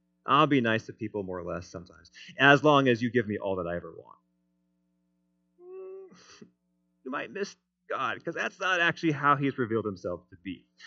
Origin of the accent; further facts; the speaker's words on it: United States; But as an American, I'm like, we like to rebel against kings and overthrow them.